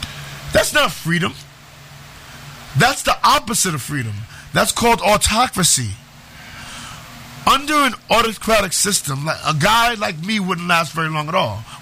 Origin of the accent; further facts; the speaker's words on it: United States; Now, as an American, I've grown accustomed to these kind of freedoms. I love these freedoms. Being free is part of my culture and my upbringing. I feel like freedom is in our blood as Americans.